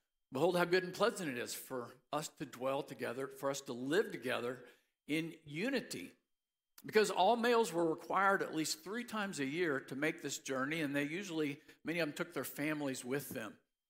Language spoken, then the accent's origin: English; Missouri, United States; A few weeks ago, I came across a story from my home state of Missouri